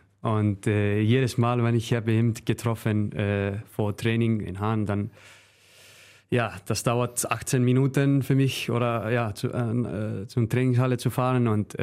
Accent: Northeastern Region, Iceland; now in Germany; dann fahren wir hoch zu meiner Heimat, Nordisland.

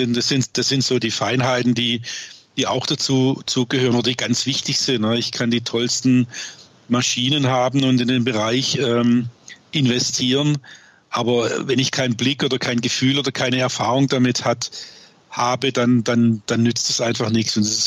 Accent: Swabia, Germany; born there; accent: Swabian; dann bin ich auch, was man sicherlich hört, gebürtiger Schwabe

